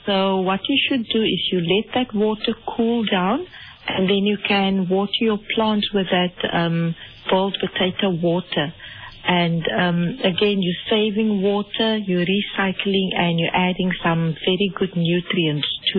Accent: Cape Town, Western Cape, South Africa; Well, I'm from Cape Town.

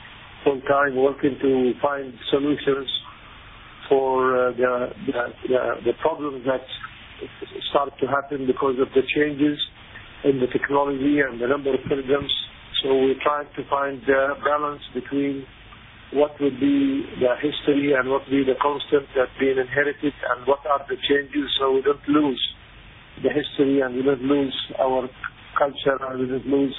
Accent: United States; Yes, I'm a American

